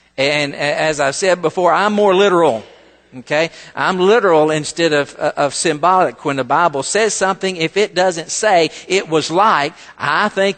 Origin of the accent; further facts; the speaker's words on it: Des Arc, Arkansas, United States; Now, listen, I'm a dumb old country boy. Not only that, I'm from Des Arc, Arkansas, which is where I was educated.